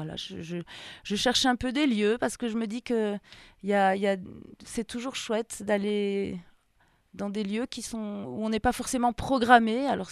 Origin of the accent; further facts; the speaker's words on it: Mollans-sur-Ouvèze, Auvergne-Rhône-Alpes, France; Sud de la Drôme, Molans-sur-Ouvèze, à côté de Buis-les-Baronnies.